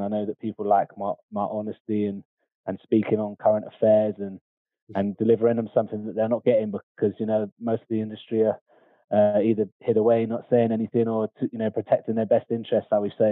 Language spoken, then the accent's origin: English; South West England, United Kingdom; But yeah, I grew up in Devon when I was about 16, 17, and then went over to Cheltenham